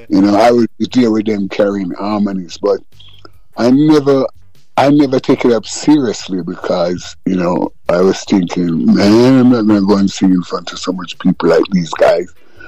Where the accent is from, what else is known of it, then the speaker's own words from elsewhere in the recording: Kingston, Jamaica; But yeah, that's where I'm from. I'm from Kingston 13, you know, where it started.